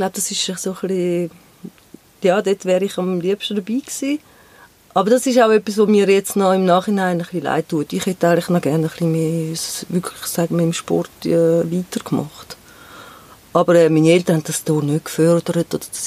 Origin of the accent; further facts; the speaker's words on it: Rümlang, Zurich, Switzerland; Ich bin in Rümlang aufgewachsen.